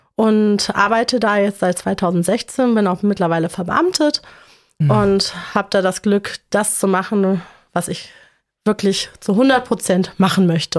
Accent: Oberdollendorf, North Rhine-Westphalia, Germany; ich komme aus Oberdollendorf und bin in Bad Honnef geboren. Ich wohne jetzt mittlerweile in Niederdollendorf mit meiner Familie.

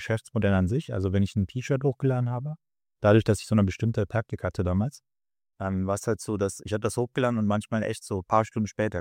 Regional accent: Cologne, North Rhine-Westphalia, Germany; Ich bin 29 und ich komme aus Köln.

